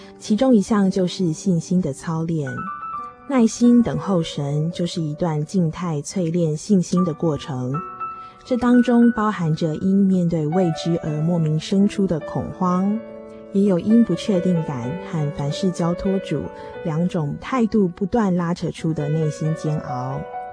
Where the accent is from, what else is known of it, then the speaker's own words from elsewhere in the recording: Chiayi, Taiwan; 我是来自嘉义的